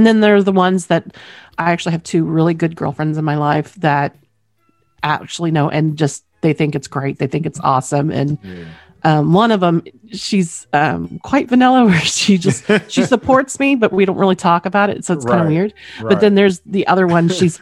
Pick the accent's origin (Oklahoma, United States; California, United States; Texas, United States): Oklahoma, United States; accent: twang; I'm originally from Oklahoma, so occasionally you'll hear the twang come out.